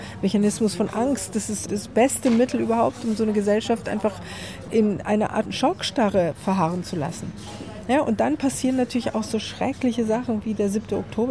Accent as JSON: {"language": "German", "country": "Israel", "tie": "born or raised there", "lives_now": "Germany", "said": "Ich bin ja in Israel aufgewachsen. Ich habe auch wieder in Israel gelebt. Und bin 2007, also mit meiner Familie, richtig wieder eingewandert nach Israel und bin aber 2009 zurückgekommen."}